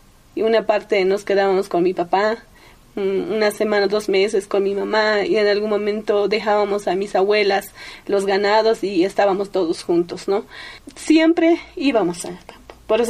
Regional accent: Gualata Grande, La Paz, Bolivia; yo soy migrante de provincia Omasuyos, comunidad Gualata Grande. Mi pueblo es un pueblo muy reconocido también por la gente que fabrican...

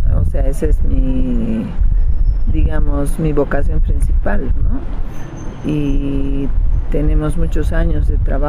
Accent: La Paz, Bolivia; Yo de La Paz, sí.

